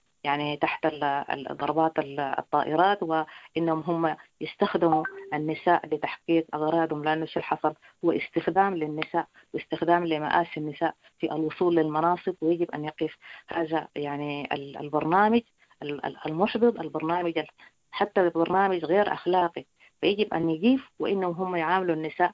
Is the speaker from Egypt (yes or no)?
no; Darfur, Sudan; ونحن عندنا في دارفور نساء يعني لهم كل الميزات